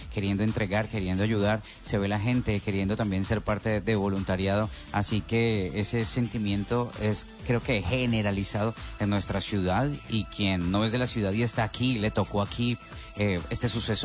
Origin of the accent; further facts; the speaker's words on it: Cali, Valle del Cauca, Colombia; muy satisfechos como caleños, ser parte de esta región, sentir nuestro amor por Cali, por el Valle del Cauca